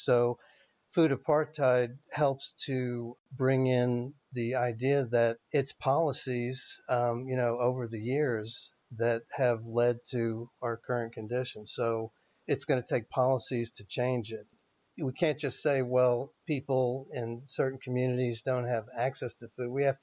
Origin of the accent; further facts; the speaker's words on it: Queens, New York, United States; accent: Queens; Yeah, you hear that heavy Queens accent that I have, for sure.